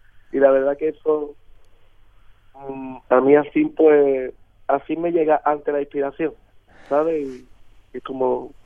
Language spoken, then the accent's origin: Spanish; Chiclana de la Frontera, Andalusia, Spain; Chiclana también lo voy a presentar, lo que pasa es que todavía no puedo dar más noticias, pero también mi pueblo también.